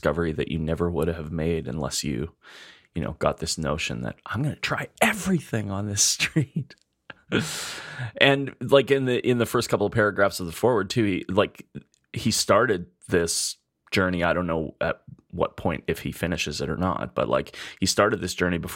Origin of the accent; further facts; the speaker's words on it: Edmonton, Alberta, Canada; We're two chefs from Edmonton, Alberta, Canada.